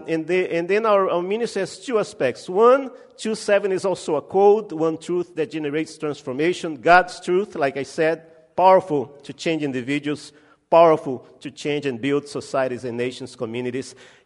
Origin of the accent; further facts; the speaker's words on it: Belém, Pará, Brazil; And I come from the Amazon. The northern part of Brazil is the Amazon region. And I was born in Belém. It's a city, it's a major city in the Amazon, right on the coast, right where the Amazon River meets the ocean.